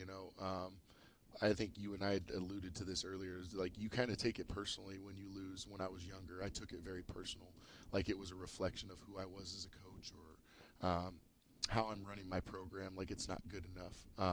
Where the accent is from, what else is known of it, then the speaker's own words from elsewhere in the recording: Madera, California, United States; because I'm from Madera.